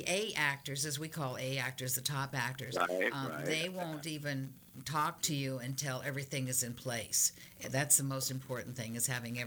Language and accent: English; Las Vegas, Nevada, United States; You know, what's so funny is I'm from Las Vegas, and I in the 60s and 70s, I really met a lot of the entertainers there